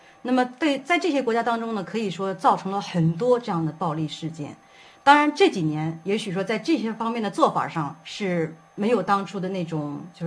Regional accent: China; moved away; 其实我们中国人虽然说远离中国，隔着千山万水

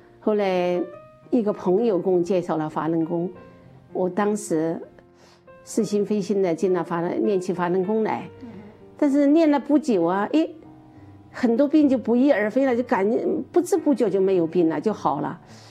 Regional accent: Chongqing, China; now in Kunming, China; 我是四川人，四川重庆人，在云南昆明工作。但是我年轻时候1964年在湖南住过一段时间，

